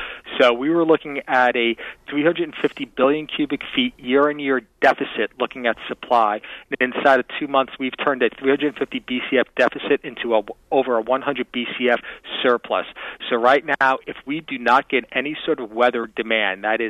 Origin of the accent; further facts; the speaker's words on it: Pennsylvania, United States; In my home state here in Pennsylvania